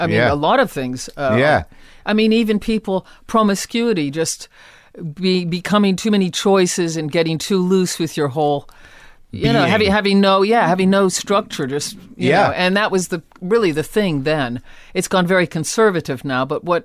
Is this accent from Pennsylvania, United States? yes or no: no; Akron, Ohio, United States; born or raised there